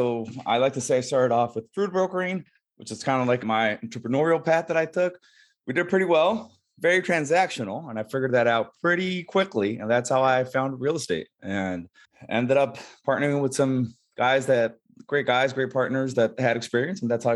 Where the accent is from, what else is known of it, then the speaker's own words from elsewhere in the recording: Nicaragua; moved away as an adult; I'm half Nicaraguan, part American. And I grew up in Nicaragua a lot of my life. I lived there from like 6 years old to 18.